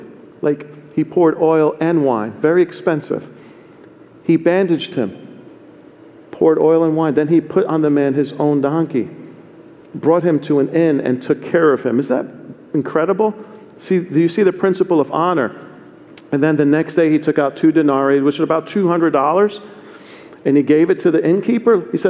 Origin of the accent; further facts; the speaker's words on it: New York, United States; Because I'm from New York too, yo. It's in us. It's just in me.